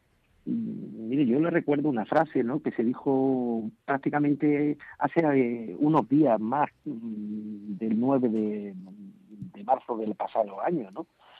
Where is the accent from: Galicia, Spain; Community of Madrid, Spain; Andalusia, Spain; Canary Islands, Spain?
Andalusia, Spain; ustedes saben que yo soy andaluz